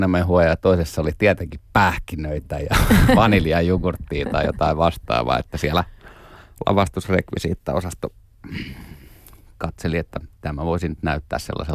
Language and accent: Finnish; Keminmaa, Lapland, Finland; born there; Ja kun mä oon syntynyt Keminmaalla, joka ei siis ilmeisesti, se ei ole siis Lappia, mutta kuitenkin näin.